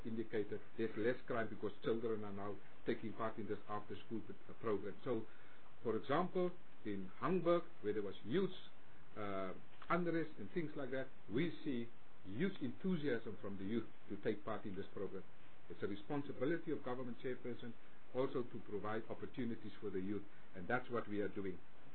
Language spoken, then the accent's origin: English; Western Cape, South Africa; English is a second language; I'm from the West Coast